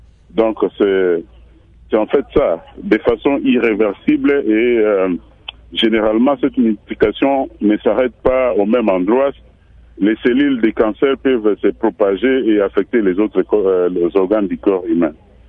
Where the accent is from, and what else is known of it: DR Congo